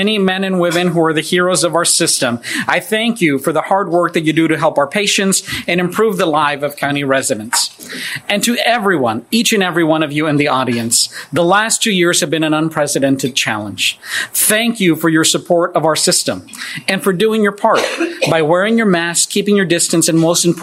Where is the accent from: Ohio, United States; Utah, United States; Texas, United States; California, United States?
Texas, United States; I was born and raised in Texas. I come from a ranching family.